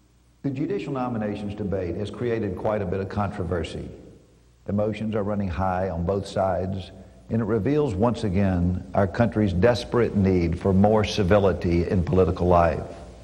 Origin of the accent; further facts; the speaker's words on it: Tennessee, United States; Four of the appeals court vacancies are in the region that serve my home state of Tennessee.